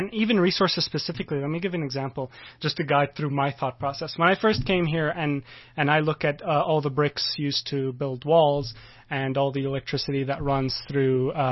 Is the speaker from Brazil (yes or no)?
no; Syria; now in South Africa; So I'm originally from Syria. I've lived in South Africa for 8 years. I consider it a second home.